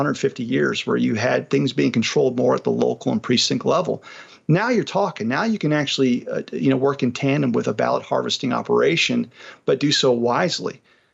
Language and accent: English; New Mexico, United States; And even in my home state, Otero County, we secured a vote to get rid of Dominion drop boxes.